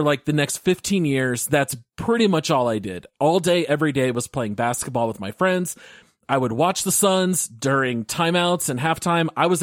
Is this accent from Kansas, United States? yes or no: no; Phoenix, Arizona, United States; But growing up in the Phoenix area, something happened in 1992